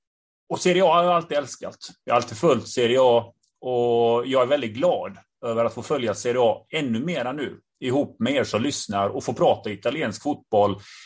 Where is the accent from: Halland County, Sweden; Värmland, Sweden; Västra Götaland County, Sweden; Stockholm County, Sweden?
Västra Götaland County, Sweden; Gothenburg; Alltså jag själv är från Biskopsgården och jag menar vi är många där från Balkan också.